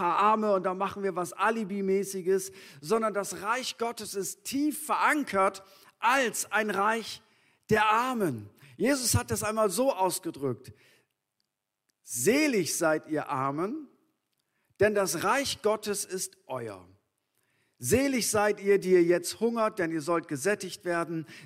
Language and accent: German; Northern Germany, Germany; So, als Norddeutscher ist das ganz weit weg.